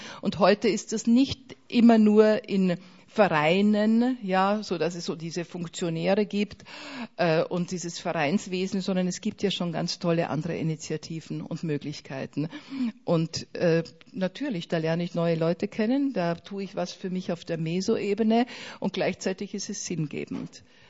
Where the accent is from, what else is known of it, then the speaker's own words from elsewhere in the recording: South Tyrol, Italy; Wenn ich an Südtirol denke, meine Identität als Südtiroler.